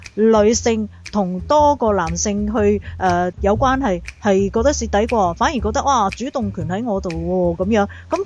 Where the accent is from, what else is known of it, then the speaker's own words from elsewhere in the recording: China; 咁其實你又覺得呢個嘅意識係咪嚴重影響緊我哋中國人嘅性觀念咧？